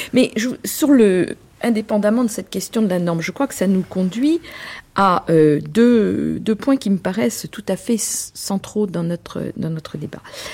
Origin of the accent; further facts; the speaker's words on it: France; au moins chez nous, en France.